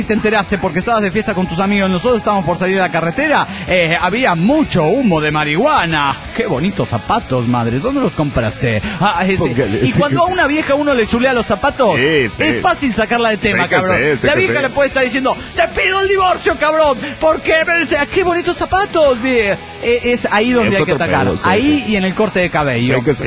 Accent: Guadalajara, Jalisco, Mexico; now in Puerto Vallarta, Mexico; vivo solo en Puerto Vallarta y soy originario de Guadalajara, donde vive mi familia.

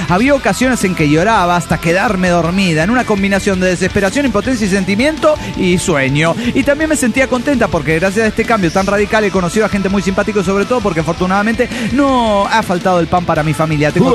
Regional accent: State of Mexico, Mexico; now in Celaya, Mexico; Yo siempre viví en el Estado de México y pues por cuestiones de trabajo me vi obligado a buscar oportunidades fuera de mi círculo habitual.

